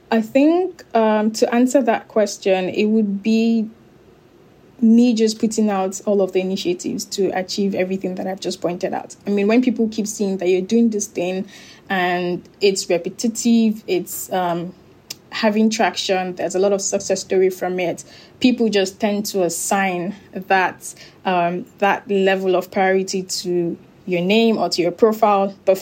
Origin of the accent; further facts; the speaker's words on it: Nigeria; because I'm currently in Nigeria and I'm Nigerian, and I have a lot more larger reach within the Nigerian ecosystem